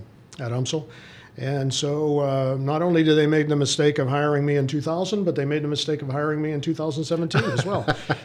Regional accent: Pittsburgh, Pennsylvania, United States; But I grew up in Pittsburgh. I went off to Notre Dame

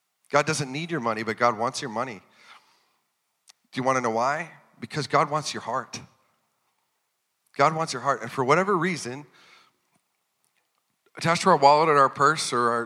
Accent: North Dakota, United States; now in Iowa, United States; My wife Kayla and I, we have lived in Iowa for almost 6 years now. It's been crazy. We are transplants from North Dakota

